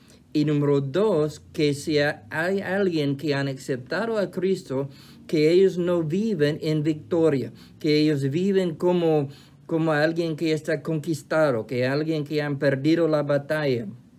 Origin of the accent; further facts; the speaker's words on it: United States; Spanish is a second language; en mi país, aquí en los Estados Unidos, domingo, ayer, fue el día de memorial.